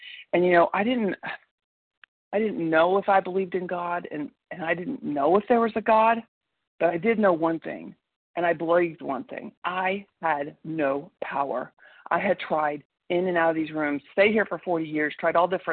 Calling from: Tulsa, Oklahoma, United States; from Tulsa, Oklahoma

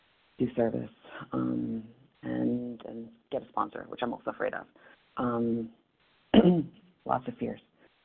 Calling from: New York, United States; I'm calling from New York. I'm on the list in Connecticut.

